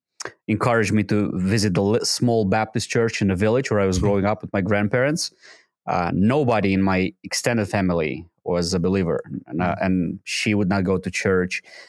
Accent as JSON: {"language": "English", "country": "Moldova", "tie": "born or raised there", "said": "Born and raised in Republic of Moldova, which is Eastern Europe. Born and raised in Eastern Orthodox family, which is common for 96% of Moldovans."}